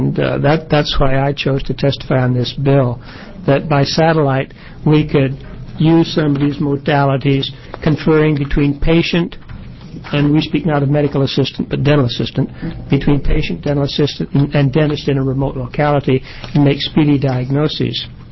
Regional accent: Fall Creek, Oregon, United States; I'm a dentist from Fall Creek, Oregon.

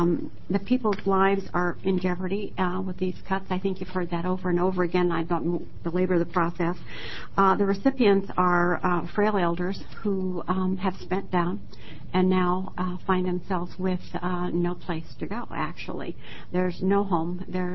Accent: Gresham, Oregon, United States; Chairman Deckard, members of the committee … For the record, I come from Gresham, Oregon

